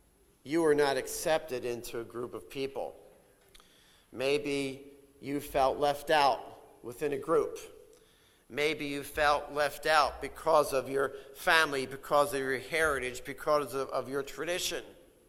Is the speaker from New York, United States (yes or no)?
no; Souderton, Pennsylvania, United States; It was at an old furniture factory in my hometown of Souderton.